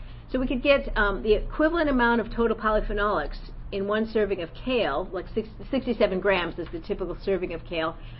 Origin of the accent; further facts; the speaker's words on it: North Carolina, United States; So we're from North Carolina, so we focused on North Carolina crops.